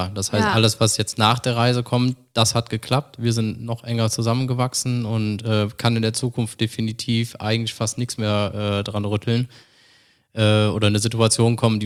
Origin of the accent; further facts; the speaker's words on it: Cologne, North Rhine-Westphalia, Germany; meine Frau kommt aus Berlin, ich komme aus Köln und wir sind die Stadt gewöhnt